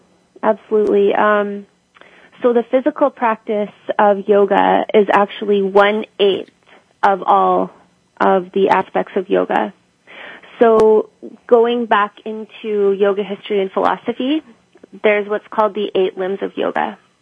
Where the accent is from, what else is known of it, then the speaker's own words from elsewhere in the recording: Calgary, Alberta, Canada; No, I'm from Calgary, and the first studio I went to was one of the first.